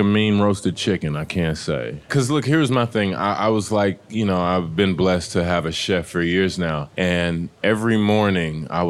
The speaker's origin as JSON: {"language": "English", "region": "Texas", "country": "United States", "said": "I'm from Texas."}